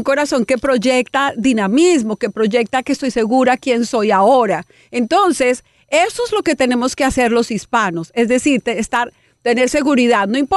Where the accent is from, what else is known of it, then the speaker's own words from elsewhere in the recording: Colombia; Soy auténticamente colombiana, soy auténticamente latina.